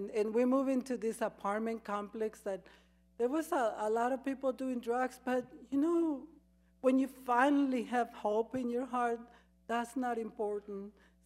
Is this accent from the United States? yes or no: no; Mexico; English is a second language; I'm from Mexico, I can't speak English.